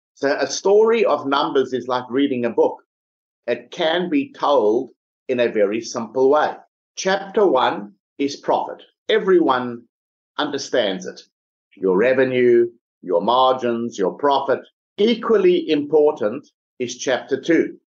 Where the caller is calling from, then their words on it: Melbourne, Victoria, Australia; I'm doing amazing from Melbourne, Australia.